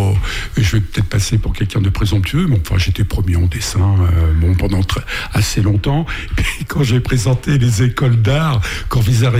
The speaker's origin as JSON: {"language": "French", "town": "Paris", "region": "Île-de-France", "country": "France", "tie": "born there", "said": "je suis né à Paris dans le 18e"}